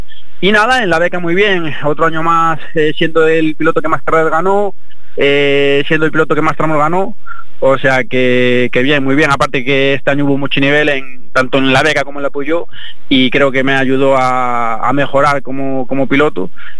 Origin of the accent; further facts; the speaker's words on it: Arteixo, Galicia, Spain; para mí es un orgullo llevar a mi pueblo por todo el mundo.